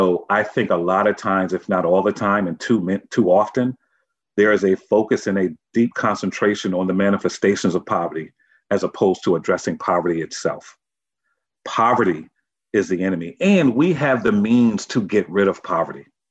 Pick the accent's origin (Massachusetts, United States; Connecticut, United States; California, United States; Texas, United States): Connecticut, United States; Norwalk; The one solace that I had was a place called the Carver Community Center. I'm from Norwalk, Connecticut. And that community center really raised me.